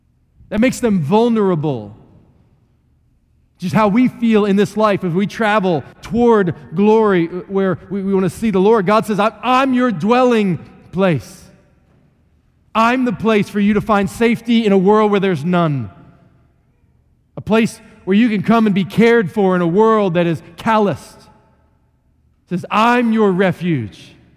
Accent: West Virginia, United States; I grew up in West Virginia where there are mountains, like big mountains.

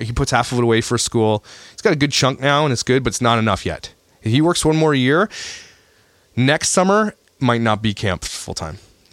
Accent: Canada; Also, as Canadian dads, like, I don't want to do anything.

